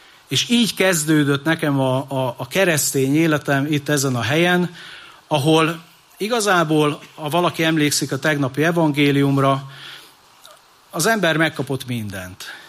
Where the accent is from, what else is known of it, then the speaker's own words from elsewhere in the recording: Northern Hungary, Hungary; Szülővárosomnak, ez egy észak-magyarországi iparváros